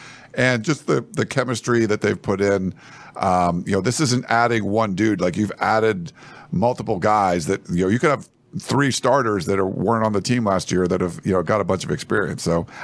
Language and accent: English; Pennsylvania, United States; also born or lived in Massachusetts; My analogy was growing up in Western Pennsylvania, there was a lot of before I got to Milford, Mass